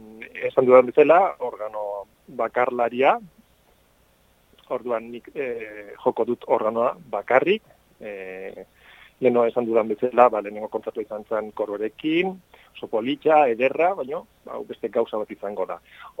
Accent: Zumaia, Basque Country, Spain; nire herriko organista batena, Beobide, bueno, zakit ezagutzen duzuen, baino Zumaian Beobide familia oso ezaguna da.

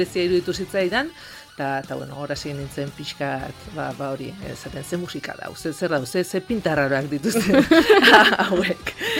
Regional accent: Tolosa, Basque Country, Spain; Tolosakoa naiz

